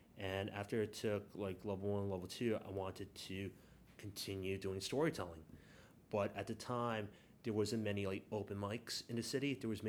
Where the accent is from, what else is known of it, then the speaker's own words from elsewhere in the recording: Bronx, New York, United States; Okay, so I was born and raised in the Bronx.